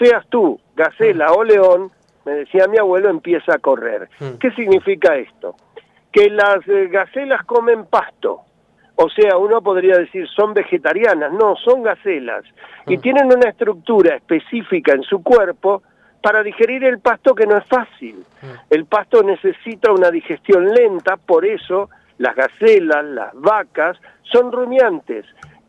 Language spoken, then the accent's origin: Spanish; Argentina; yo como mucha carne porque soy argentino.